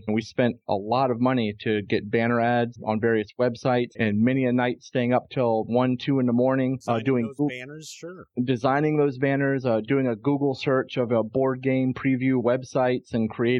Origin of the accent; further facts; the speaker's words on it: Virginia, United States; Unfortunately, none of these cons are really close to my home state of Virginia.